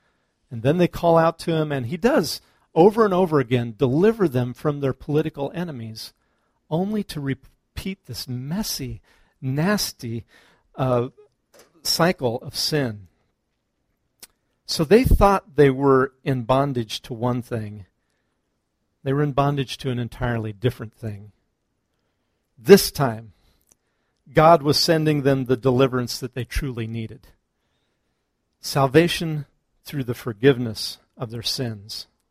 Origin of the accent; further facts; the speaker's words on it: Kansas, United States; but I'm from Kansas. I'm a little bit of a hayseed sometimes